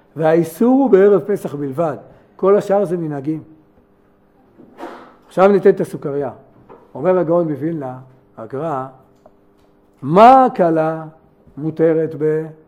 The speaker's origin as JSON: {"language": "Hebrew", "town": "Jerusalem", "region": "Jerusalem District", "country": "Israel", "said": "זה השיטה שלנו, אנחנו ירושלמים"}